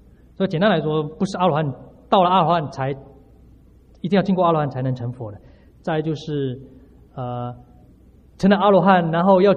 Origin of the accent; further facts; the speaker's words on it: China; 印度人的思考模式跟我们中国人的思考模式是不一样的